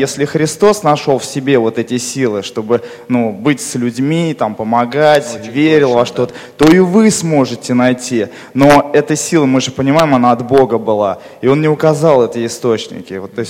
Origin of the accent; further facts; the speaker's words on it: Nizhny Novgorod, Nizhny Novgorod Oblast, Russia; я тоже из Нижнего Новгорода.